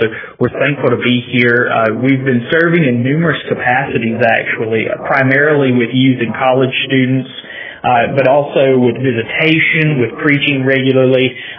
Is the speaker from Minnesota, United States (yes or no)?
no; Grand Bay, Alabama, United States; So it's always a pleasure to come down there and preach the word to the saints in Grand Bay in my hometown.